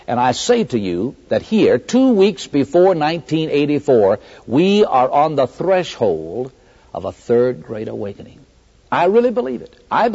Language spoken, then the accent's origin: English; Lynchburg, Virginia, United States; God allowed me, a 22-year-old fresh graduate out of Baptist Bible College, Springfield, Missouri, to come here to my hometown, where I'd been born 22 years earlier, and start this congregation.